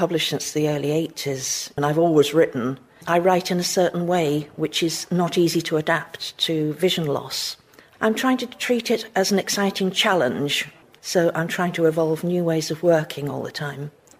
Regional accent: St Helens, North West England, United Kingdom; I'm a quarter Welsh, but I was born and brought up in Lancashire in St Helens.

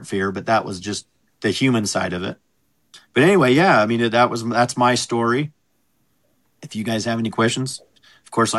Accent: Cokeville, Wyoming, United States; You'd say, I'm from Cokeville, they'd ask you about it.

